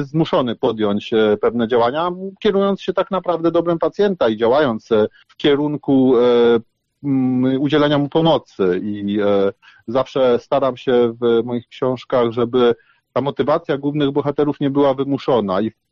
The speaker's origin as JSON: {"language": "Polish", "town": "Warsaw", "region": "Masovian Voivodeship", "country": "Poland", "tie": "born or raised there", "said": "Ja się wychowałem na Ochocie i przez pierwsze 12-13 lat życia tam mieszkałem"}